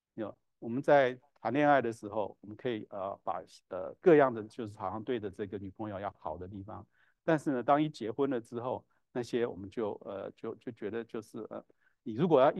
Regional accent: Taiwan; 就是我们在从台湾来的都当过兵

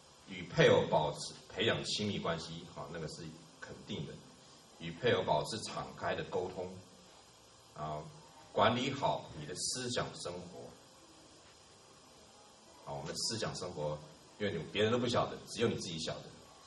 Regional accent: China; 所以这一门虽然说我们中国人不太喜欢提，很避免提

